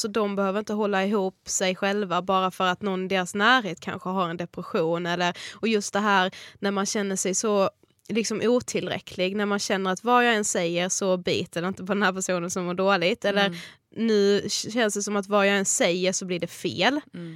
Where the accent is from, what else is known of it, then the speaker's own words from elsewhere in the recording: Blekinge, Sweden; now in Stockholm, Sweden; blev ju värsta grejen hemma i Blekinge.